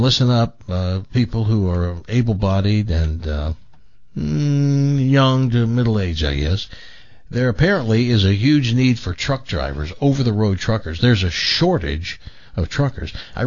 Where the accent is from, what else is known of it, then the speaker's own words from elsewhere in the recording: the South, United States; I grew up in the South.